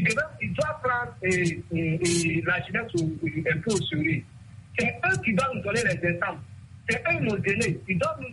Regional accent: Burkina Faso; Même chez nous, au Burkina, en 2015

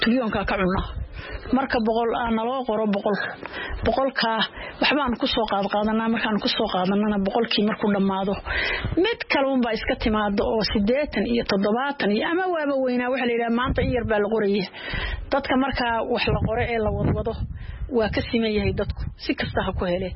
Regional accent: Somalia

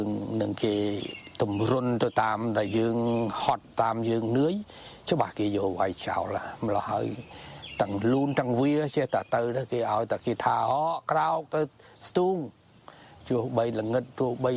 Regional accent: Svay Pao, Battambang, Cambodia; ខ្ញុំស្រុកកណ្ដាលខ្ញុំនៅឃុំស្វាយប៉ោស្រុកសង្កែខេត្តបាត់ដំបងបាទហើយខ្ញុំអាយុឆ្នាំ70

